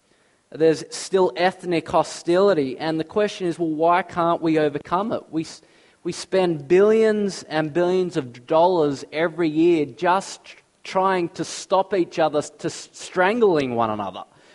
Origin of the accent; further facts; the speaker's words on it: Australia; you're not from Australia, I am from Australia.